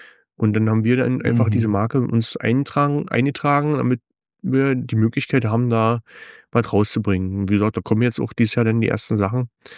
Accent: East Germany, Germany; Wir sind aus dem Osten, also Sven und ich sind aus dem Osten.

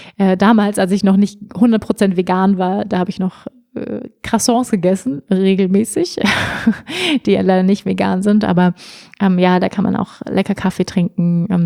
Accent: Germany; Ich bin Europäerin, ich bin Deutsche.

